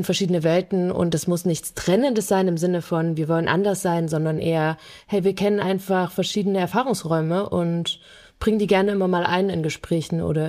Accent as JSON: {"language": "German", "region": "East Germany", "country": "Germany", "tie": "born or raised there", "said": "ich 89er-Jahrgang bin und quasi im Revolutionsjahr geboren und dann so in den 90ern groß geworden bin in Deutschland, im Bundesdeutschland, habe ich trotzdem so eine Prägung, die einfach ostdeutsch ist."}